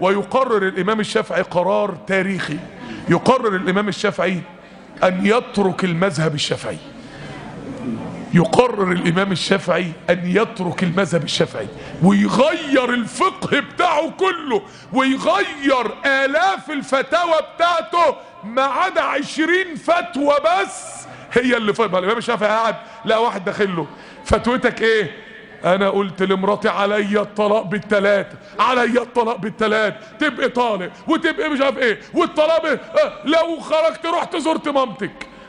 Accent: Mansoura, Dakahlia, Egypt; يعني انا اتحرم من ده عندنا في المنصورة

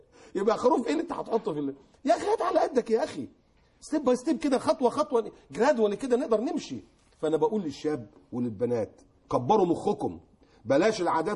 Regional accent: Alexandria, Alexandria Governorate, Egypt; اللي عندنا في اسكندريه

